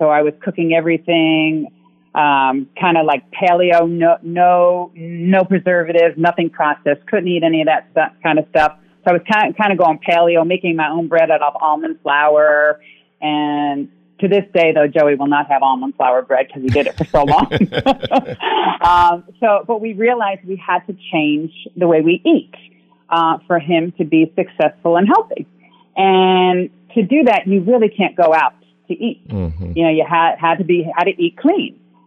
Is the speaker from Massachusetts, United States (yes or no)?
no; Stamford, Connecticut, United States; also born or lived in Weston; Yeah, I was there a long time. Yeah. I was born and raised in Stamford.